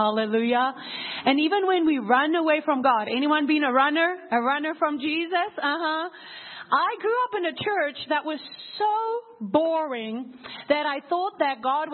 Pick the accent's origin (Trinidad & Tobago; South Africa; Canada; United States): South Africa; Cape Town, Western Cape; So, Pastor already said, I'm from Cape Town, South Africa.